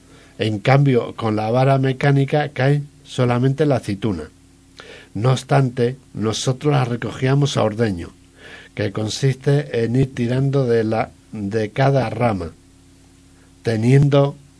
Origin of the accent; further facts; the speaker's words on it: Brazatortas, Castilla-La Mancha, Spain; yo soy de Brazatortas, un pueblo de Ciudad Real, donde tengo 1.200 olivos, repartidos entre 7 hermanos que somos. Desde los 14 años he ido a la aceituna con mi padre